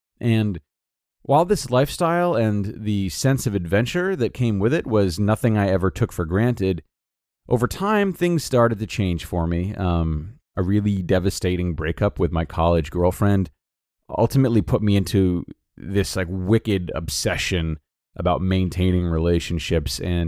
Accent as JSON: {"language": "English", "region": "Rhode Island", "country": "United States", "moved": "as an adult", "said": "I am from Rhode Island. I'm 30 years old."}